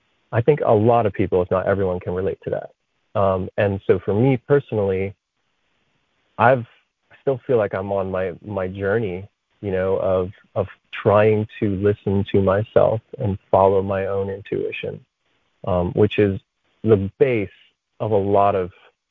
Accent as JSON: {"language": "English", "region": "Pennsylvania", "country": "United States", "tie": "born or raised there", "said": "I grew up in Pennsylvania, and which is actually where I am right now, visiting my family."}